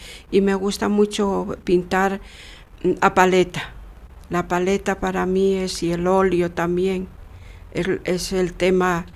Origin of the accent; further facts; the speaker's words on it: Sama de Langreo, Asturias, Spain; nosotros allá en mi pueblo, en Sama de Langreo, teníamos un vecino que era pintor